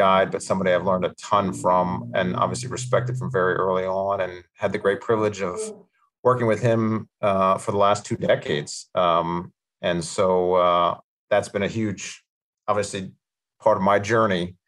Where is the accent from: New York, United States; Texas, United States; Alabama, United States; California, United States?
New York, United States; New York City; accent: American; So I'm a hybrid. So my father's French, my mother's American, hence the accent's American and the name is French. I grew up in New York, mostly New York City. Was born and raised in New York City, in Manhattan